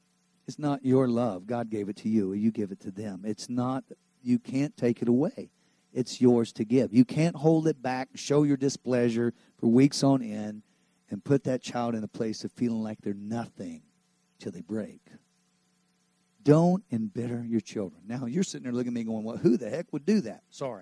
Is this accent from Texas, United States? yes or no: yes; Texas, United States; I grew up in Texas, man.